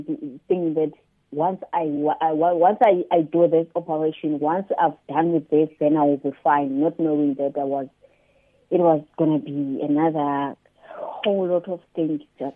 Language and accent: English; Eastern Cape, South Africa; now in Cape Town, South Africa; as you said. I'm from the Eastern Cape, but I'm currently in Cape Town.